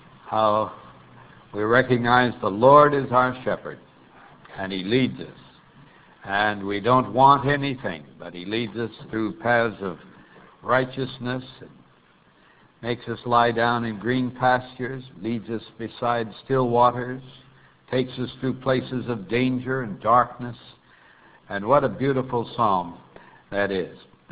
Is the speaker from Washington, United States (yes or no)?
no; Montana, United States; I grew up in Montana, where there's lots of sheep.